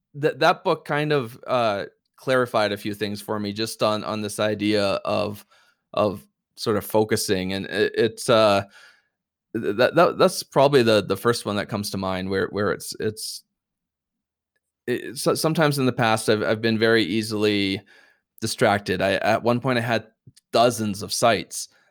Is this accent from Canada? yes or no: yes; Canada; Technically we're Canadian